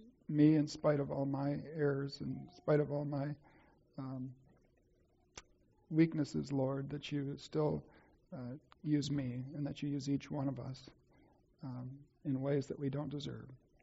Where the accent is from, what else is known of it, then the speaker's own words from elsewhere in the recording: Grosse Pointe, Michigan, United States; I worked with a Catholic friend in my hometown of Grosse Pointe